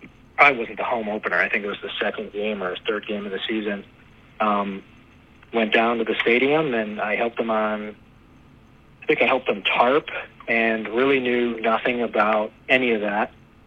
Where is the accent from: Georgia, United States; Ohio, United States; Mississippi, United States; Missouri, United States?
Ohio, United States; Strongsville; It's kind of funny just because I grew up in Strongsville, which is the city right next to Berea, where the practice facility is.